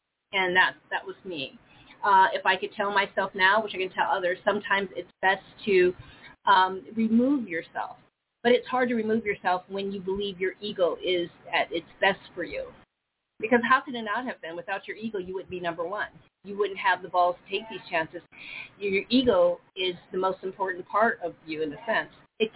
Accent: Iowa, United States; They even use for me, because I'm from Iowa, so, you know, the cornfields

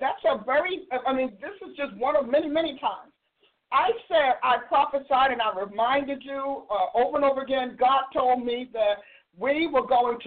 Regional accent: New Jersey, United States; I like New Jersey. That's my home state. Born and raised in the state of New Jersey, where wonderful things happen.

